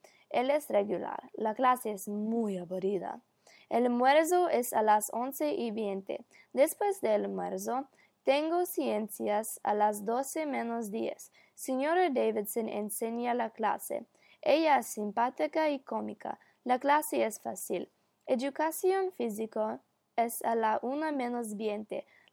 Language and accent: Spanish; Lithuania; Spanish is a second language; now in United States; soy de Lithuania.